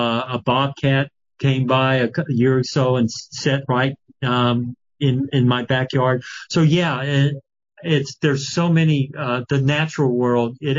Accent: Los Alamos, New Mexico, United States; And growing up in Los Alamos in New Mexico, we would literally encounter Western diamondback rattlesnakes out in the road.

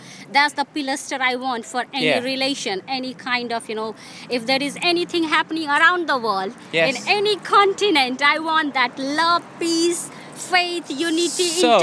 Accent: India; I'm from India basically, but right now I'm running a small cafe at Brunsfield Place

